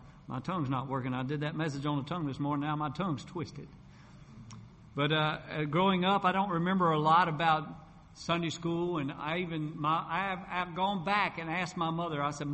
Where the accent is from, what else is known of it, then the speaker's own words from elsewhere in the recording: Aberdeen, North Carolina, United States; I grew up in North Carolina, as I told you, there near Pinehurst, North Carolina, in a little town called Aberdeen.